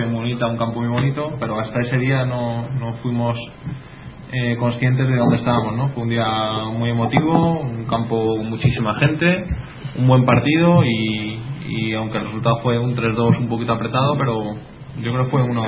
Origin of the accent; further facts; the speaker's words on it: Madrid, Community of Madrid, Spain; somos los dos de Madrid, hemos compartido muchas cosas